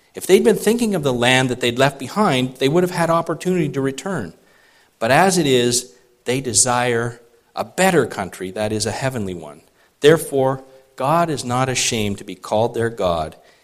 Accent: Canada; We're from Canada.

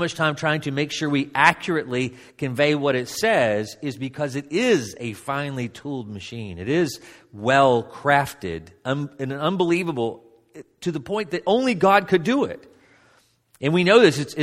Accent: Dundee, Kentucky, United States; I'm from Dundee, Kentucky. It's not very big compared to New York

